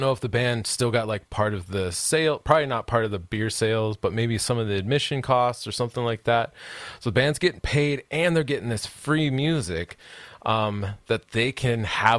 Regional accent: Pacific Northwest, United States; because I come from the Pacific Northwest.

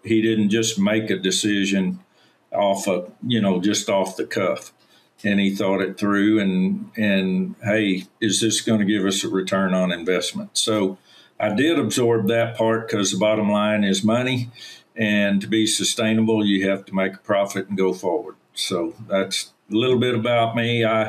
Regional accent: Texas, United States; I grew up down on the Texas coast. My dad was a rancher and yearling operator.

